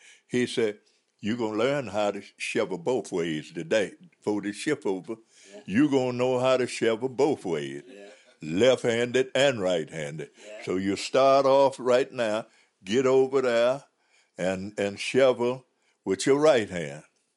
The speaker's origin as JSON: {"language": "English", "town": "Ekman", "region": "West Virginia", "country": "United States", "tie": "born or raised there"}